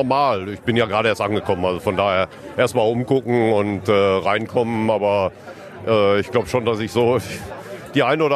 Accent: Hagen, North Rhine-Westphalia, Germany; Also wir kommen eben alle hier aus der Umgebung, haben dann eben jahrelang hier auch viel zusammen aufgebaut.

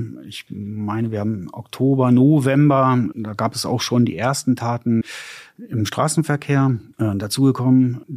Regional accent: Wolfsburg, Lower Saxony, Germany; born there; Ja, ich bin dort schon sehr, sehr lange wohnhaft. Ich bin gebürtiger Wolfsburger.

